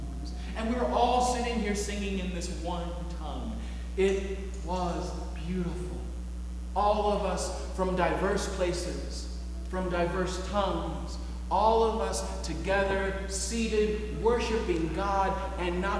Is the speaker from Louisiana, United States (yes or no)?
yes; New Orleans, Louisiana, United States; You also know that I'm from New Orleans, and I love a good gumbo.